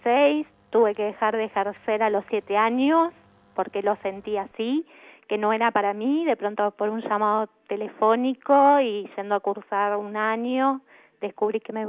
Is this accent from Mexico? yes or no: no; Avellaneda, Buenos Aires Province, Argentina; Soy de Avellaneda y bueno, me atrapó muchísimo el tema.